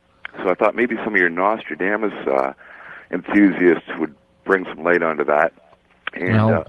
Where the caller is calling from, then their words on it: Salt Spring Island, British Columbia, Canada; I'm calling from Salt Spring Island, British Columbia.